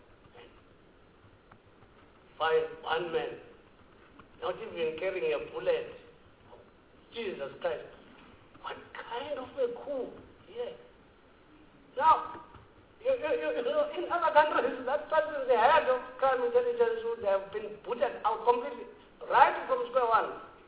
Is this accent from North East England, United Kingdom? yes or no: no; London, United Kingdom; we are from London.